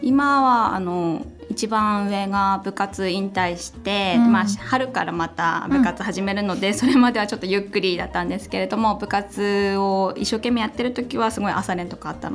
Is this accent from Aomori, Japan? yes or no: yes; Hachinohe, Aomori, Japan; はい、八戸です。ずっと生まれてこの方八戸から出たことがないので、はい、